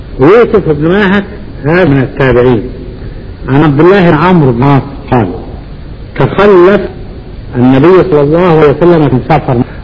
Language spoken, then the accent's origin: Arabic; Egypt; وبعدين احنا مصريين